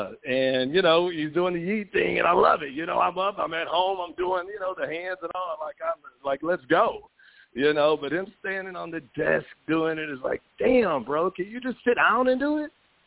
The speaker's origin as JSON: {"language": "English", "region": "Texas", "country": "United States", "lives_now": "Los Angeles, United States", "said": "from, well, I'm from Texas, but I'm in L.A. now."}